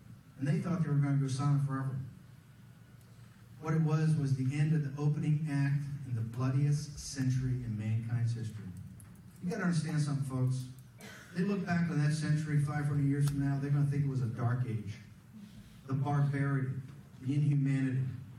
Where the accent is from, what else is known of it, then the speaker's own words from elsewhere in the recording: Virginia, United States; And if you want to see how radically different we're going to be, I'm from Virginia.